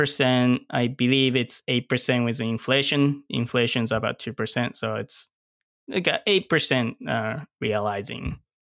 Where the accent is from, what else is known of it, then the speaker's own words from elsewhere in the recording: Japan; moved away; Like I came from Japan and like, you know, lived here by myself.